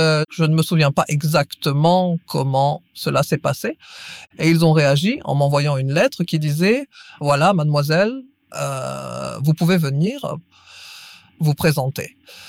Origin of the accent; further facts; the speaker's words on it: Ostend, Flanders, Belgium; born there; Je suis née à Ostende, il y a longtemps maintenant.